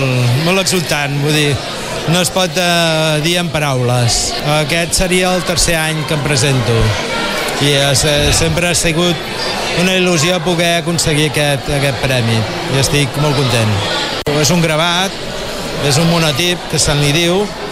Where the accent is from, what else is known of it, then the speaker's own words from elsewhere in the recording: Calella, Catalonia, Spain; sóc de Calella